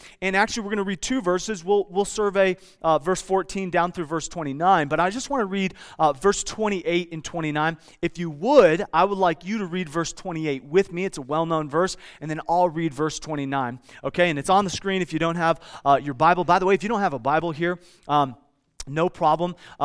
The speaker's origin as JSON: {"language": "English", "region": "Midwest", "country": "United States", "tie": "born or raised there", "said": "I remember growing up in the Midwest, and man, before that first snow, you would see these birds just start flocking"}